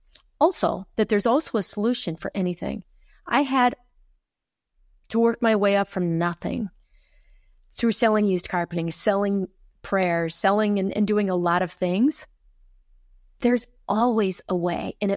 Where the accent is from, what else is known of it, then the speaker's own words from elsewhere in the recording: Midwest, United States; And that I love it growing up in the Midwest.